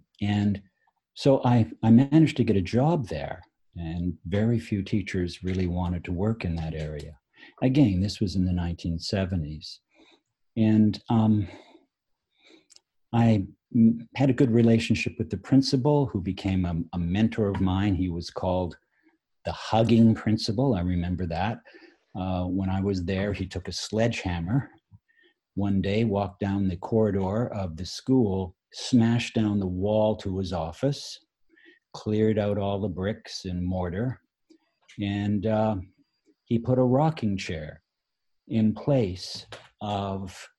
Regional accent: Toronto, Ontario, Canada; moved away as an adult; also born or lived in Winnipeg, Canada; now in United States; I was born just after the Second World War in 1948 in Toronto, Canada. So I grew up in Toronto, in Winnipeg, and then actually came to the U.S. in 1985.

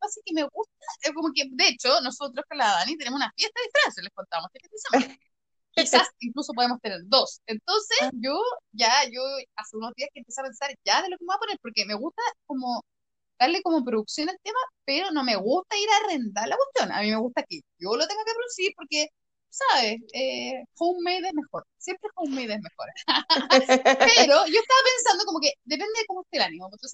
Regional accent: Chile; nosotros, como chilenos, nos gusta copiar las tradiciones y costumbres americanas.

